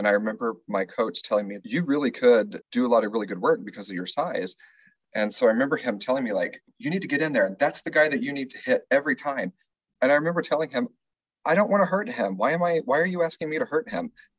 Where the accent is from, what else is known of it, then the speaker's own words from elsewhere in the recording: Clovis, New Mexico, United States; Clovis, New Mexico.